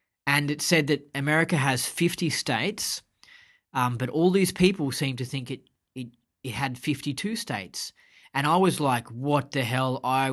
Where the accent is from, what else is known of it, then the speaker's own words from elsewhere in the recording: Australia; Cause I come from Australia where we have like five states. And they're all, like, mega big.